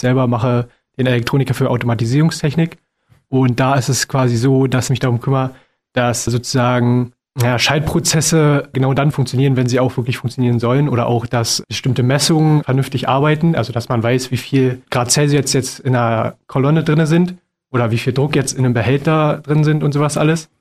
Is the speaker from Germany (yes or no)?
yes; Schwedt, Brandenburg, Germany; wenn man, naja, bei uns in Schwedt oder in der Uckermark aufwächst